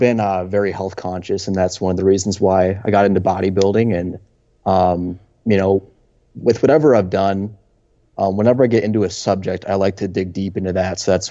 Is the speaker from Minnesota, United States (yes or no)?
no; Wisconsin, United States; I've been born and raised in Wisconsin, so I've been around farms all my life.